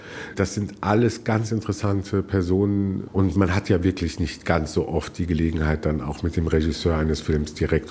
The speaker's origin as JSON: {"language": "German", "town": "Frankfurt", "region": "Hesse", "country": "Germany", "tie": "born or raised there", "said": "Frankfurt ist meine Heimat und umso mehr freue ich mich dann immer darauf, dass Frankfurt auch in einer Serie, im Fernsehen, im Film irgendwie eine Rolle spielt."}